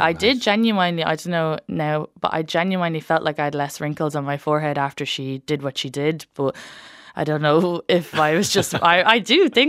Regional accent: Leith, Scotland, United Kingdom; accent: Leith; also born or lived in United States; because people have always like your accent's so messed up because you lived in America, and I'm like, no, my accent was messed up before America.

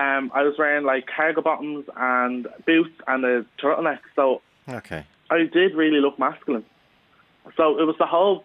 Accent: Swords, Leinster, Ireland; because I'm from Swords, so even just walk around Swords

